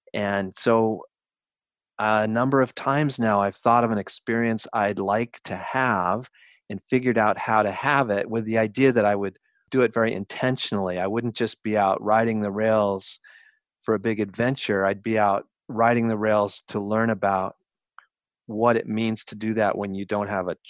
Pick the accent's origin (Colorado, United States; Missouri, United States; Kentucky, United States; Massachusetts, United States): Colorado, United States; moved away; I'm from Colorado and miss it, so I'm always looking for a way to go back and spend more time there.